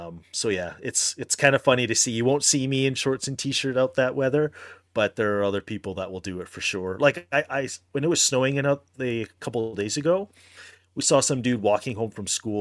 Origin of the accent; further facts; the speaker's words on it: Alberta, Canada; I always thought, oh, I'm from Alberta, like we get lots of snow, right?